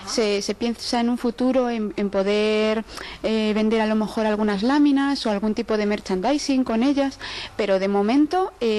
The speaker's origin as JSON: {"language": "Spanish", "region": "Galicia", "country": "Spain", "moved": "yes", "lives_now": "Madrid, Spain", "said": "Efectivamente, que soy yo muy gallega. Me vine para aquí, para Madrid, por amor, pero sí, Galicia la llevo ahí dentro."}